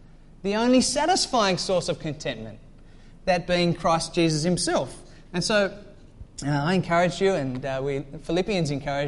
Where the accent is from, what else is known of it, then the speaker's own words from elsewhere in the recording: Sydney, New South Wales, Australia; now in Little Shelford, United Kingdom; I'm from Little Shelford this morning, but before that, from Sydney.